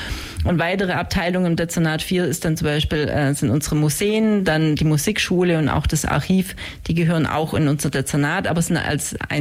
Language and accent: German; Ulm, Baden-Württemberg, Germany; ich bin tatsächlich in Ulm, in Söflingen geboren, bin in Ulm aufgewachsen, habe in Ludwigsburg studiert, noch mit Auslandsaufenthalten, so nennt sich das bei württembergischen Studenten in Bayreuth. Und ich wohne in Ulm, tatsächlich auf dem Eselsberg